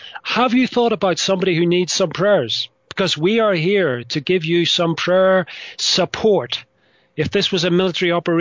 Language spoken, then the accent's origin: English; Northern Ireland, United Kingdom; accent: Ulster; I talk funny because I come from a different part of the world to you, and I come from Ireland originally, from the north of Ireland in particular, and I have an Ulster accent, I suppose, and that is why I sound the way I do.